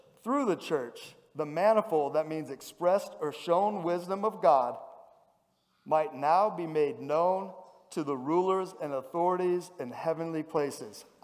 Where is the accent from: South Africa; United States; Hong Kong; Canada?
United States; I'm an American, unashamedly, born and raised.